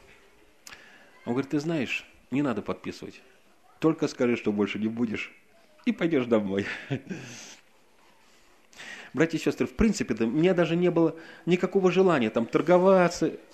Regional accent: Saint Petersburg, Russia; Получить могу только я, потому что я коренной житель.

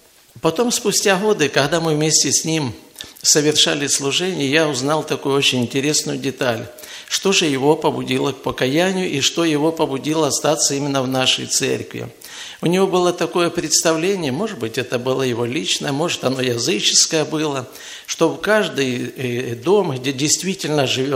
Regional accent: Vorkuta, Komi Republic, Russia; я из Воркуты. И проживаю там уже больше 40 лет.

